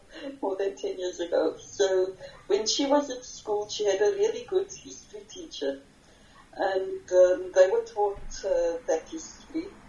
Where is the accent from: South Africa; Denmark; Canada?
South Africa; there were people working in the house who didn't know that I was from South Africa